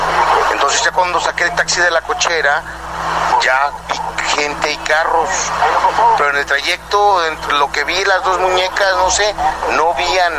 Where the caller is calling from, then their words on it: Aguascalientes, Mexico; de Aguascalientes, gracias.